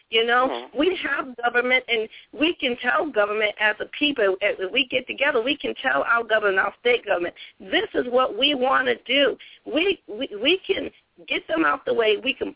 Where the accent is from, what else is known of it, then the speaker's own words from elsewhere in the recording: United States; Now it is the time, as American people, as people, period, to start doing action.